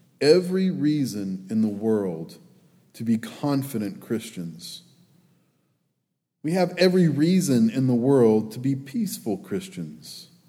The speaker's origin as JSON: {"language": "English", "region": "Alabama", "country": "United States", "said": "We're from South Alabama, so we are blessed. We have beaches. You all come down and see our beaches anytime."}